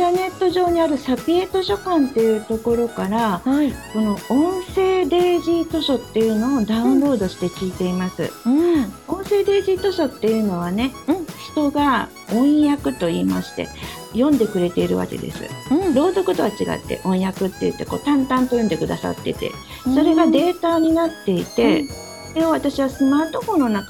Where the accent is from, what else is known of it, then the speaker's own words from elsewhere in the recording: Kyoto, Japan; 京都生まれの京都育ちです。